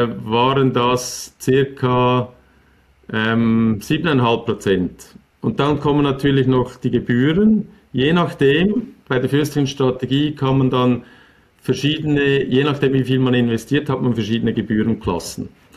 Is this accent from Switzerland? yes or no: yes; Switzerland; Ich als Schweizer